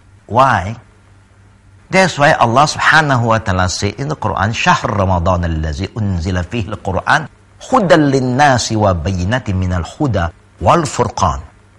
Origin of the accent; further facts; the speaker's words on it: Malaysia; Example in my country, we're Malaysian.